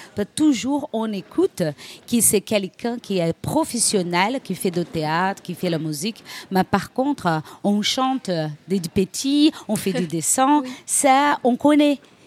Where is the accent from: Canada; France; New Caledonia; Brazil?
Brazil; Rio de Janeiro; French is a second language; Je suis brésilienne, je viens de Rio de Janeiro.